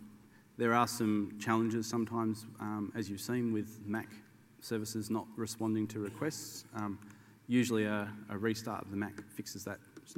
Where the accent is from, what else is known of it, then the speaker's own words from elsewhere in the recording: Sydney, New South Wales, Australia; So I'm from Sydney.